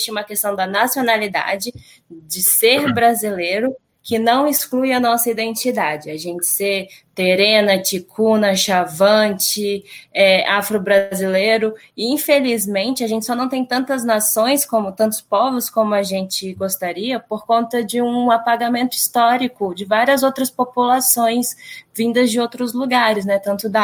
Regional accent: Brazil; Então, eu posso ser terena, mas eu sou brasileira, né?

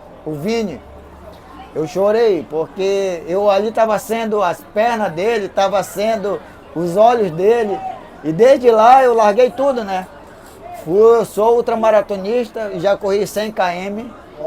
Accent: Manaus, Amazonas, Brazil; moved away as an adult; Sou de Manaus, estou aqui há 2 anos, né?

